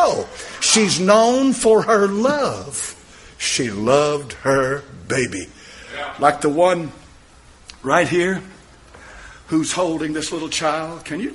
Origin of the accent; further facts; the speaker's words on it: Bible Belt, United States; born there; Both sides of my family are from this area. From right in here. I'm thankful to God. I was born in the Bible Belt.